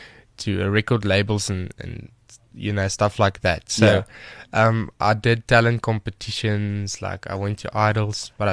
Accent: Bloemfontein, Free State, South Africa; Yes, I'm from Bloemfontein.

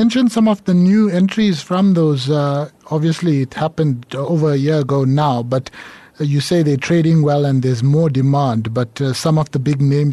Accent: Durban, KwaZulu-Natal, South Africa; I'm from Durban, so I know formally, I know the city well.

